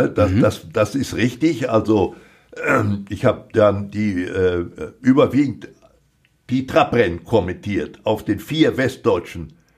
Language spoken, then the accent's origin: German; Recklinghausen, North Rhine-Westphalia, Germany; der Junge aus Recklinghausen, meine Heimatstadt.